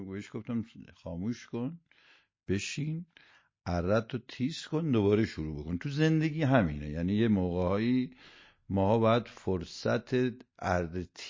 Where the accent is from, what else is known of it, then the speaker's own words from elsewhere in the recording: Iran; ما ایرانی هستیم دیگه، حواسمون باید باشه که ایرانی هستیم